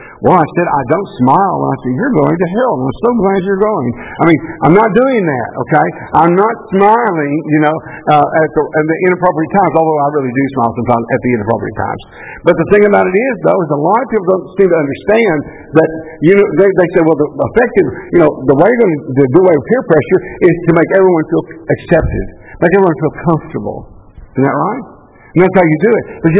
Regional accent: Bend, Texas, United States; I'm from the Bend, by the way. That's Bend, Texas. Not Big Bend. It's Bend, Texas. It's where the Colorado River bends, and we live in the Bend. If you're in San Saba County, you live at the Bend.

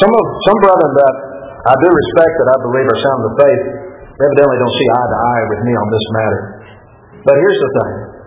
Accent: Bowling Green, Kentucky, United States; I saw plenty of that where I grew up in Bowling Green, Kentucky.

